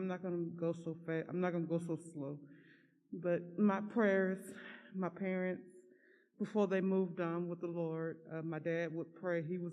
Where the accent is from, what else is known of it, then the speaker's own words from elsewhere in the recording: Houston, Texas, United States; He took me through from Tulsa. He brought me back here to my hometown, Houston.